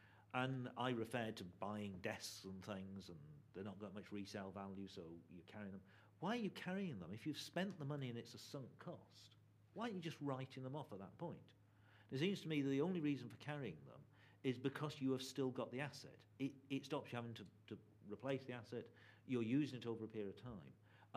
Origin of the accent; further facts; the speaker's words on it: England, United Kingdom; accent: English; it's my English accent.